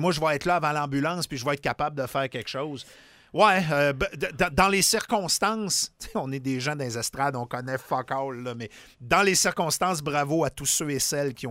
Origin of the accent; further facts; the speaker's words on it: Quebec, Canada; accent: Saguenay; Je viens du Saguenay, l'accent. Saint-Jean, là, je veux dire, moi, c'était des familles de chasseurs.